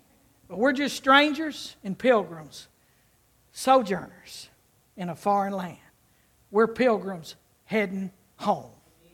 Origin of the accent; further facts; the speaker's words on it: Clarksville, United States; I pray for my hometown, for Clarksville.